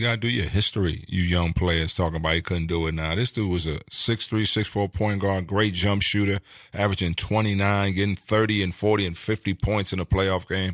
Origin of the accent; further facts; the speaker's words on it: New York City, New York, United States; winning the championship for the second time in my hometown against my hometown team, New York, and celebrating winning game five in the city.